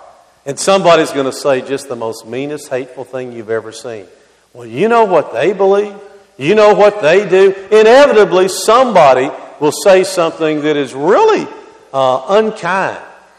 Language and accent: English; Louisville, Kentucky, United States; I grew up in Louisville, Kentucky, and there were quite a bit of prejudice that went on in a whole lot of different directions.